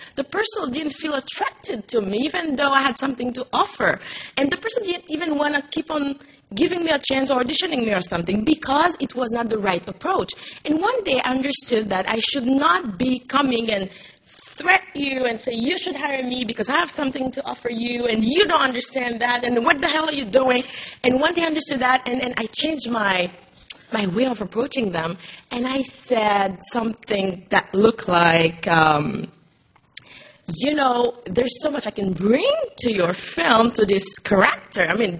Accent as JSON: {"language": "English", "country": "Haiti", "tie": "born or raised there", "first_language": "Haitian Creole", "second_language": "English", "said": "When I grew up in Haiti, I was born and raised in Haiti. And in Haiti, we speak Creole."}